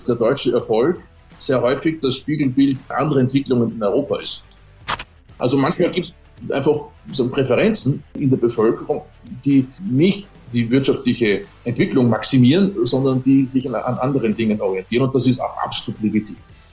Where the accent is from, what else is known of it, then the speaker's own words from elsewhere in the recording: Austria; moved away as an adult; also born or lived in Germany; Ich bin Österreicher, ne? Das hört man sowieso.